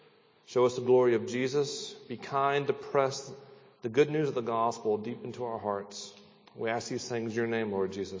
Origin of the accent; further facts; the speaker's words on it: the South, United States; I'm from the South. I see snakes all the time.